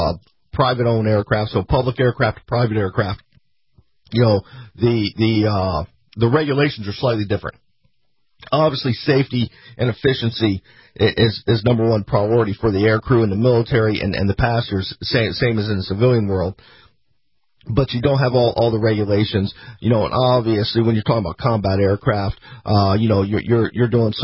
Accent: Tampa, Florida, United States; I grew up here in Tampa, and my parents worked hard.

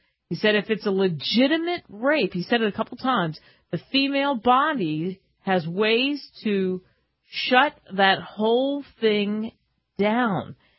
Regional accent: New Jersey, United States; When I was a kid in Jersey, growing up in New Jersey, they had those fogger trucks where they just pumped out the fog.

